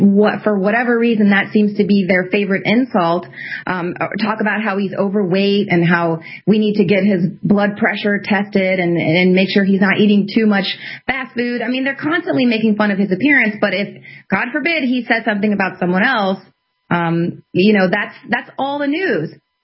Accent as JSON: {"language": "English", "region": "Texas", "country": "United States", "said": "Everyone instantly, where are you from? Texas. Oh, who'd you vote for?"}